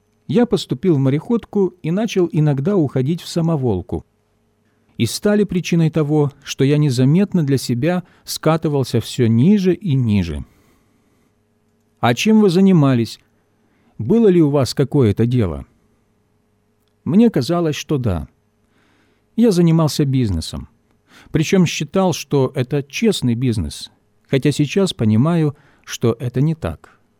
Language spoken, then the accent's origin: Russian; Rostov, Rostov Oblast, Russia; Просто я из Ростова.